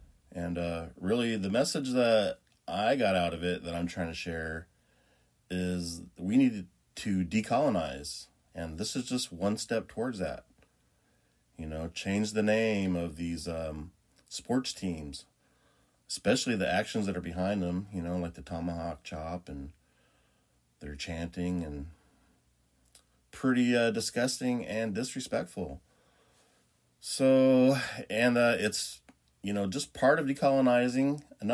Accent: Oregon, United States; It was a pipeline that was going to go right through my home state of Oregon, all the way to the coast of Coos Bay.

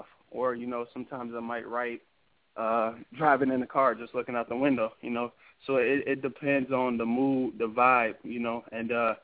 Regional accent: Kenosha, Wisconsin, United States; I'm from Kenosha, Wisconsin, a small town of about 100,000 people, located in the middle of Milwaukee, Wisconsin, and Chicago, Illinois.

